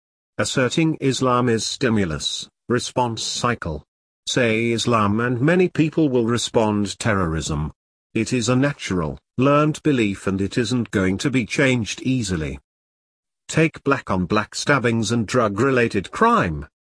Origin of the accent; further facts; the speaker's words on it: Stoke Newington, London, United Kingdom; I grew up in Stoke Newington, which was an area settled by the Windrush generation.